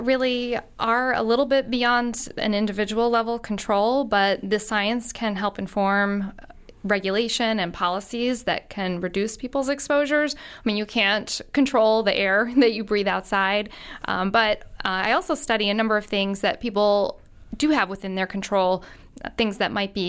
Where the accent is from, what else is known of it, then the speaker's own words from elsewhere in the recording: New York, United States; Well, I grew up in Long Island, New York, just across the sound here.